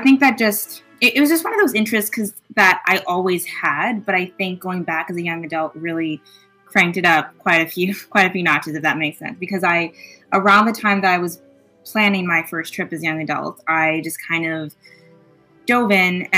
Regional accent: Scranton, Pennsylvania, United States; But I'm from Scranton, Pennsylvania.

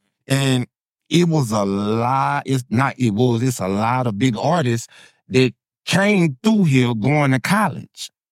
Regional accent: Shreveport, Louisiana, United States; now in Atlanta, United States; I'm from Atlanta, them people in Atlanta tell you, he Shreveport to the bone, listen, you heard me?

